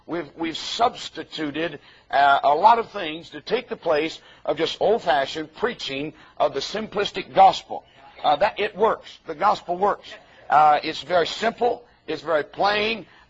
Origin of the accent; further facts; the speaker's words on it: United States; I love my country. I thank God that I'm an American.